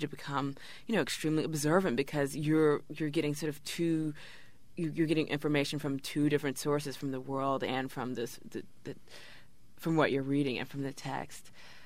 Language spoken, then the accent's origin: English; Louisville, Kentucky, United States; it was a sort of culture shock to go from, you know, this very sort of southern, growing up in Louisville, Kentucky, to, you know, sort of eastern sort of prep school